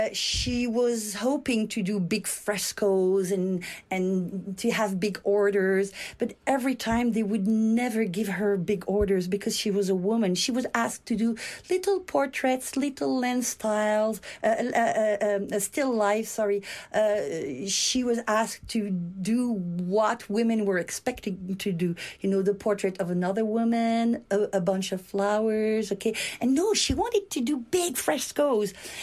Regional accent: France; now in Canada; I come from France. I studied in France, and then I came to Canada, and I studied at McGill.

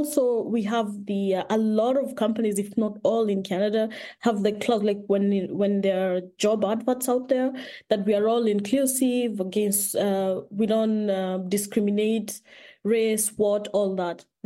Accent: Nairobi, Kenya; I grew up in Nairobi. I grew up in the city, but we used to visit rural, like my grandmother's place in rural central Kenya.

